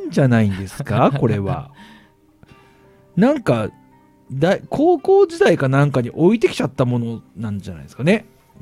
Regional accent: Sapporo, Hokkaido, Japan; その時にあれ、もう俺札幌人じゃないかもと思って、ちょっと悲しくなった。

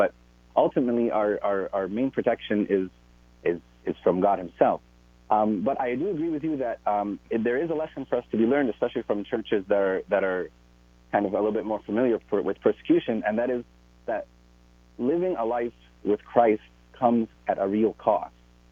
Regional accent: Chicago, Illinois, United States; born there; Yeah, I am. I was born in Chicago.

